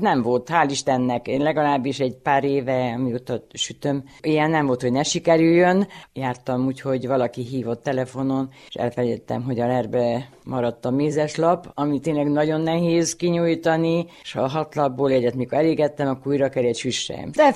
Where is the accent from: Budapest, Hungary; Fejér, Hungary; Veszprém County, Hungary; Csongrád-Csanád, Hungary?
Fejér, Hungary; born there; gyermekgyőremetei lakos. Amúgy Székesfehérvár melletti Ócfalván születtem, de már 41 éve élek Remetén, idejöttem férjhez.